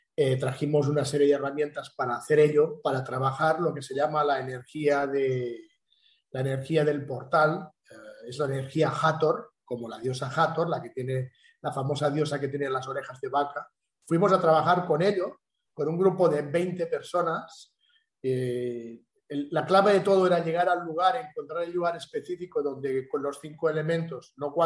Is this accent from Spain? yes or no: yes; Spain; viajando como español, con pasaporte español y todo normal y en regla